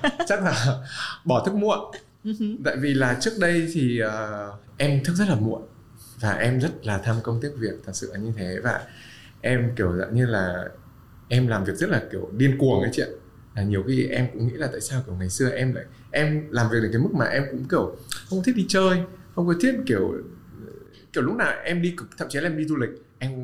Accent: Hanoi, Vietnam; em là người sinh ra và lớn lên ở Hà Nội

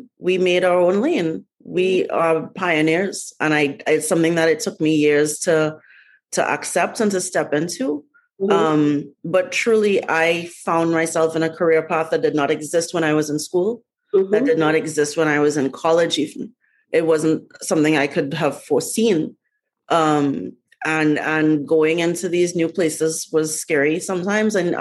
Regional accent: Trinidad & Tobago; moved away as an adult; now in United States; Because obviously I was born and raised in Trinidad. I left when I was 19. I have been living in America half my life

